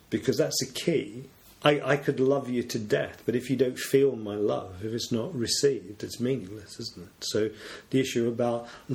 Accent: United Kingdom; But one of the things about being British is we're embarrassed about admitting this things like love.

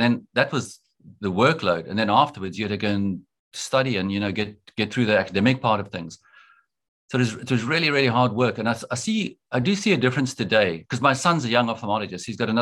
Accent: Pretoria, Gauteng, South Africa; I grew up in Pretoria and went to school at a school called Clapham High in Pretoria, co-ed school

